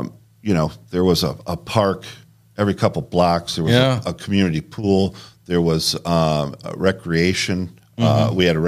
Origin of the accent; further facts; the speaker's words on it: Dearborn, Michigan, United States; No, I was born in Dearborn, which is a suburb of Detroit.